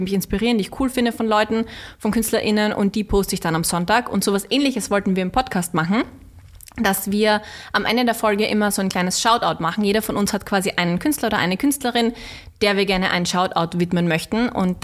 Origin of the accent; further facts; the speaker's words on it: Austria; Ich komme aus Österreich